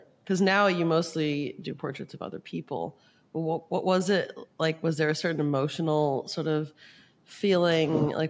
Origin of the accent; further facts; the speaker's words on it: Toronto, Ontario, Canada; I'm from Toronto